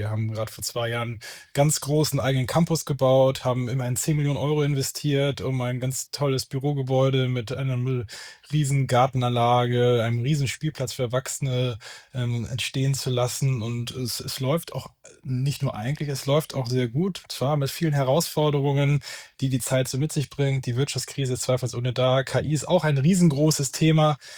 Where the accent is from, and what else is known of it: Schleswig-Holstein, Germany